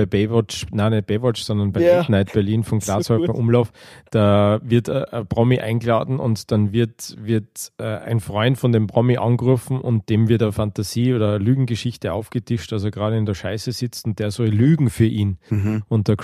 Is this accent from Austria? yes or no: yes; Austria; wir sind aus Österreich, unschwer zu überhören.